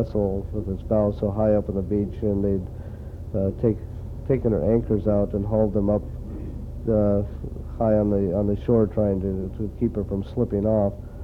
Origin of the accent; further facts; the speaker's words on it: Auk Bay, Alaska, United States; when I was a boy growing up in Auk Bay.